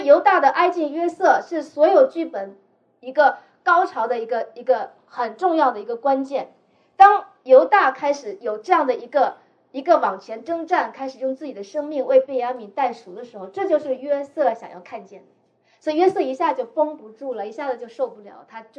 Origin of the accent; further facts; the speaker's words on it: Northeast China, China; 我说你是东北人，我也是东北人